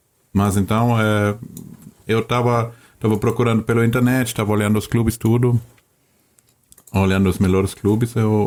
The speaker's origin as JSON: {"language": "Portuguese", "country": "Germany", "second_language": "Portuguese", "said": "Sou alemão, morei na Alemanha."}